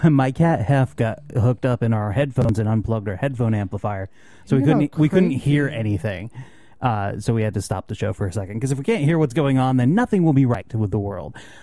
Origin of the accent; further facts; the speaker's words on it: New England, United States; I mean, we're both from New England.